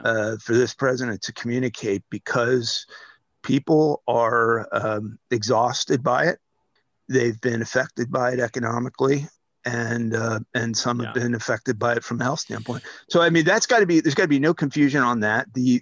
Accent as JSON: {"language": "English", "town": "Allentown", "region": "Pennsylvania", "country": "United States", "tie": "born or raised there", "said": "He flies to my birth city, my hometown of Allentown, goes on and does a rally in Allentown"}